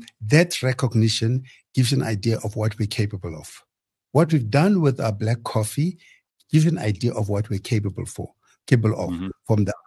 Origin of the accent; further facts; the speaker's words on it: Kimberley, Northern Cape, South Africa; I'm from Kimberley.